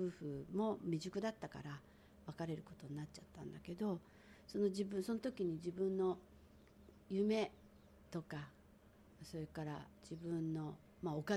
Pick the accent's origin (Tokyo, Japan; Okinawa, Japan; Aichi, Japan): Tokyo, Japan; born there; 私なんか東京で生まれてなんだかんだあってもこう守られてきた、うん、日本人にこの時代生まれてるっていうのはある程度祝福ですよ ね、